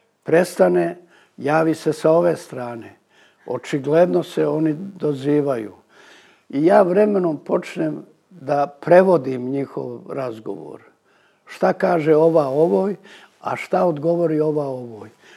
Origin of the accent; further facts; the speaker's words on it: Ljubiš, Šumadija and Western Serbia, Serbia; Zato što pitali ste me kakvo je bilo moje detinjstvo ili tako nešto tamo u tom Ljubišu.